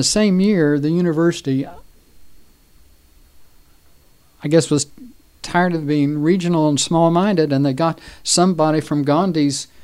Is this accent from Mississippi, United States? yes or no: no; West Virginia, United States; I'm from West Virginia.